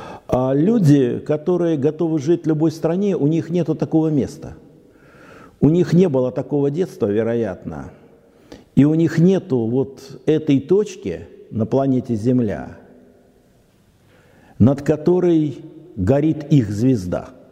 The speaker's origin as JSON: {"language": "Russian", "town": "Ivanteevka", "region": "Moscow Oblast", "country": "Russia", "tie": "born there", "also_born_or_lived": "Leningrad", "said": "я, например, родился в Ивантеевке, Московской области. Я, кстати, там ни разу не был."}